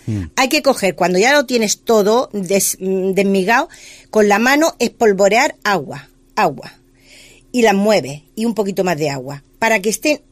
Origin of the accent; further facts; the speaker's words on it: Granada, Andalusia, Spain; yo soy granaína y he querido empezar haciendo un homenaje a mi tierra.